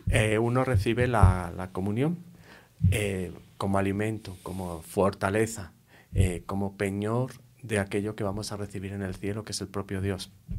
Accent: Madrid, Community of Madrid, Spain; moved away as an adult; also born or lived in Brazil; now in Colombia; soy de Madrid, España, no Madrid, Colombia. Solo que vengo de Brasil, pasado 12 años allí, entonces por eso la forma de hablar no es típicamente española, por más que ya ha vuelto

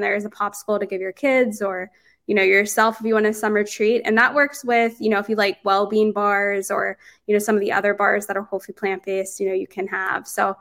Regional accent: Pittsburgh, Pennsylvania, United States; Yeah, my husband likes more spicy things than I do personally

